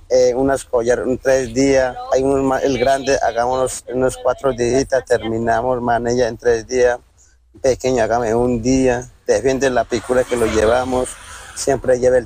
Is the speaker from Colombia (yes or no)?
yes; Calamar, Guaviare, Colombia; now in San José del Guaviare, Colombia; Donde venimos de Calamar, está acá en San José.